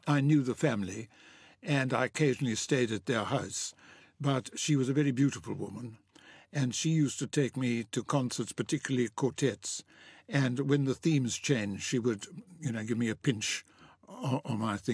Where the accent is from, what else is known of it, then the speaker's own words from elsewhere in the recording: South Africa; now in London, United Kingdom; No, I'm still South African after all these many, many years. I'm not English.